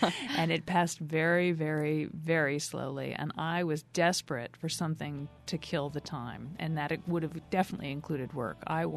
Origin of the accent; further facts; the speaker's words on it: New York, United States; I'm a New Yorker